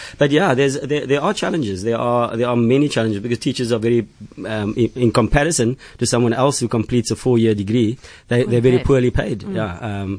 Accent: South Africa; but rather because of other opportunities that I thought I could explore as a South African at that particular point in time.

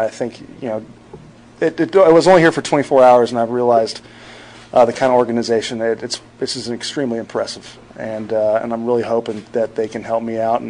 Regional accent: Texas, United States; I'm from Texas, so I'm really trying to figure out the whole hockey scene.

